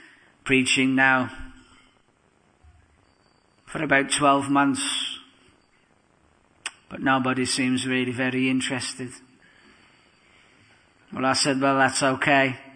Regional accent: London, United Kingdom; I come from London, not the Congo.

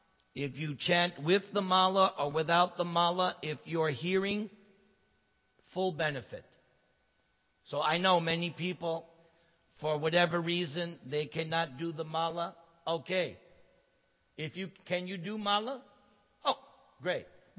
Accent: Los Angeles, California, United States; I'm from the Los Angeles area, so I always like to give the example of, there's this one person, Kobe.

